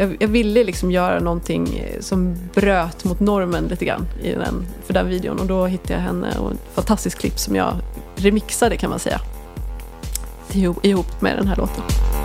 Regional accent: Mora, Dalarna County, Sweden; perioden under min uppväxt och liksom uppvaknande i det här musikintresset som jag hade hemma i Mora i slutet av 80, början på 90-talet.

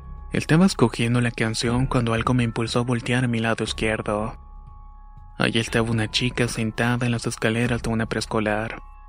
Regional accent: Yaracuy, Venezuela; soy de Venezuela, específicamente del estado Yaracuy.

